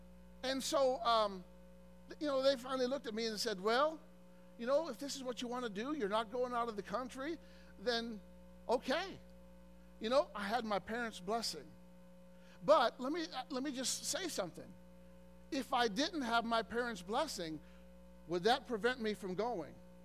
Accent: Illinois, United States; moved away; You know, I'm from Illinois.

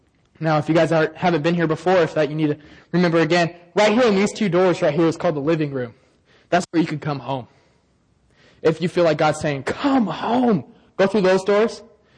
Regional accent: Arizona, United States; Because I'm from Arizona.

